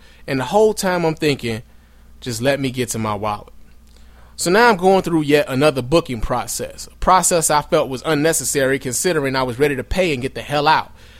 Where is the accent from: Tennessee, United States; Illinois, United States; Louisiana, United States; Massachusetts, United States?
Illinois, United States; Chicago; I do plan on suing the city of Chicago, my hometown, the city I love, for violating my civil rights.